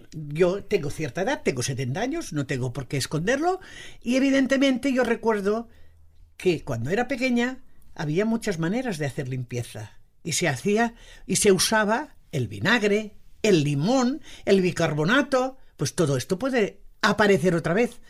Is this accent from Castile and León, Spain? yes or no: no; Catalonia, Spain; Bueno, se nota que somos catalanas